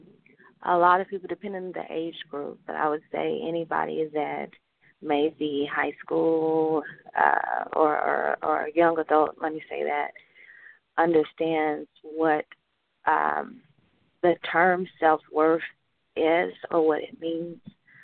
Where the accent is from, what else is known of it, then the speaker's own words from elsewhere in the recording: Oklahoma City, Oklahoma, United States; I'm from Oklahoma City, and so we weren't a part of the Oklahoma City public school district